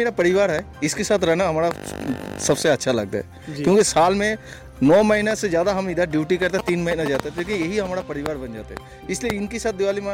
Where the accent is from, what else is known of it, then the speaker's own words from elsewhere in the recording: West Bengal, India; मैं बंगाल कलकत्ता का पास रहने वाला हूँ।